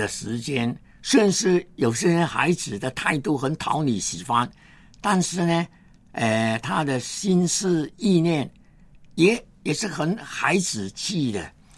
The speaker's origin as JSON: {"language": "Chinese", "country": "China", "said": "我发现我其实是中国人"}